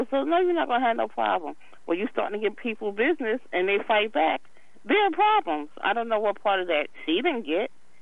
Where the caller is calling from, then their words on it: Macon, Georgia, United States; I'm calling from Macon, Georgia.